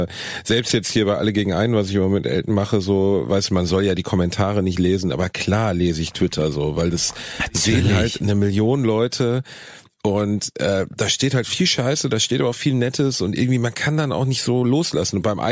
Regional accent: North Rhine-Westphalia, Germany; Ich bin ja direkt an der Grenze zu Essen aufgewachsen

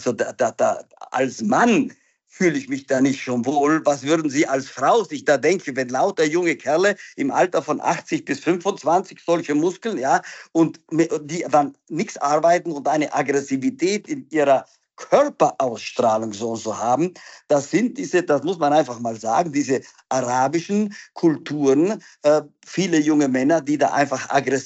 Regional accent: Trentino-Alto Adige, Italy; accent: South Tyrolean dialect; first language Italian and German; Ich komme aus Südtirol, da leben Italiener. Ich bin zweisprachig aufgewachsen, Italienisch und Deutsch. Ja? Und noch der Südtiroler Dialekt dazu.

